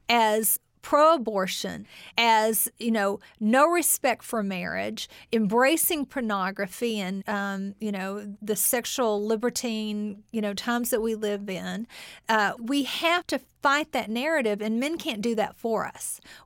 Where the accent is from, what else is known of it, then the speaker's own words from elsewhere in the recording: Paintsville, Kentucky, United States; I grew up in Appalachia.